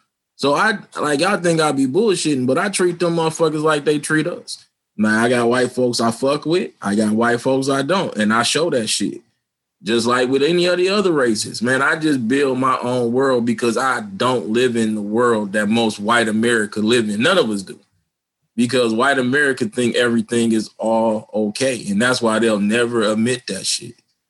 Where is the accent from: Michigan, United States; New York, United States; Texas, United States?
Michigan, United States; Detroit; I told people I was from Detroit